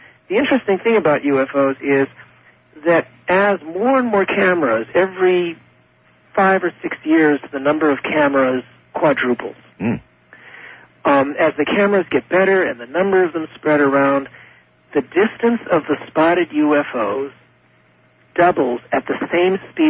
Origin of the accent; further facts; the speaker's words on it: California, United States; I grew up in California, and I know what Californians would do if an alien spaceship landed in a parking mall.